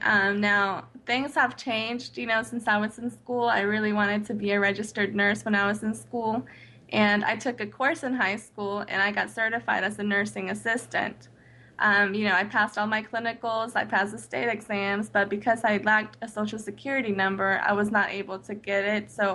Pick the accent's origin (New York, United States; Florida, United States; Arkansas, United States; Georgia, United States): Georgia, United States; I grew up here in Georgia. I went to school here.